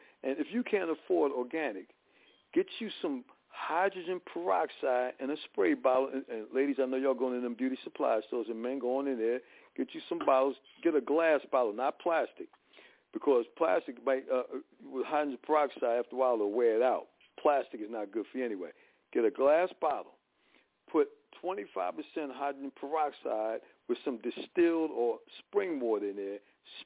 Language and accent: English; Newark, New Jersey, United States; So I've been in Patterson, I'm from Newark, I've been in Jersey City